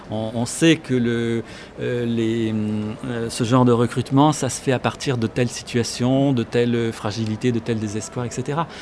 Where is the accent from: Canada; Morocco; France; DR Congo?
Morocco; born there; Moi, je suis né au Maroc. Je suis marié avec une jeune femme d'origine algérienne.